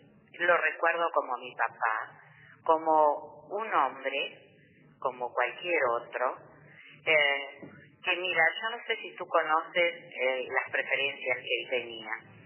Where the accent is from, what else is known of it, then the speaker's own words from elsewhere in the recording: Montevideo, Uruguay; born there; also born or lived in Canelones; No, yo nací en Montevideo.